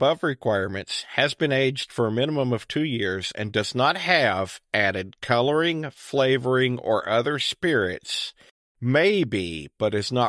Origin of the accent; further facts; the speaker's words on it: Kentucky, United States; That's just because I grew up here in Kentucky, and that's kind of what I had access to.